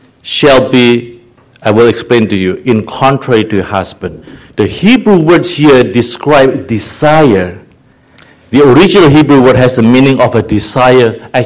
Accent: Indonesia; Now honestly, I didn't grow up in China. I grew up in Indonesia.

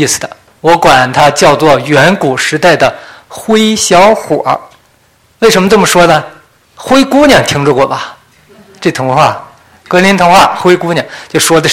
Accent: Inner Mongolia, China; 那时候呢，我生在农村的一个地方，内蒙农村，我们那个地方没有吃的

